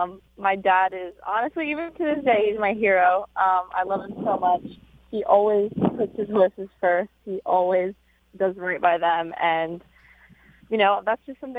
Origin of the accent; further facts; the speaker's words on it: Arcadia, California, United States; So I grew up right in Arcadia, California, right across from Santa Anita.